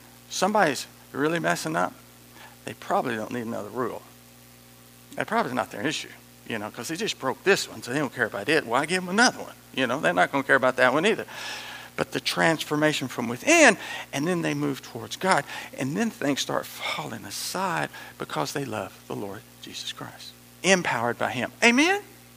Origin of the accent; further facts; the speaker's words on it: Texas, United States; accent: West Texas; I'm from West Texas, and He can't nothing do with it.